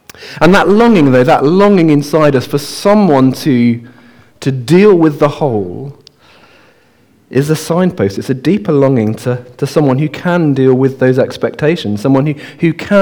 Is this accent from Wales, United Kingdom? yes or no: no; Oxford, South East England, United Kingdom; I should have said, I was born in Oxford, so I'm a local boy who's come back